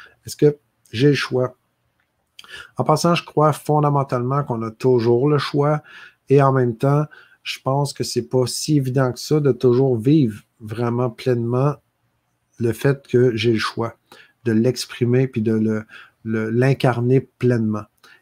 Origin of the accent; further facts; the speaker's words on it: Nouvelle-Aquitaine, France; Donc, je suis de Charente.